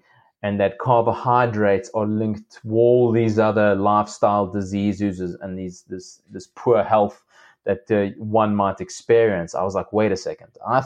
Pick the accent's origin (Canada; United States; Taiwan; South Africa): South Africa; growing up in South Africa